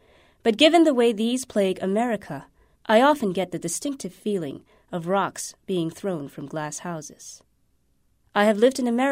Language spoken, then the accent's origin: English; Singapore; When I tell people that I grew up in Singapore, I often receive one of two reactions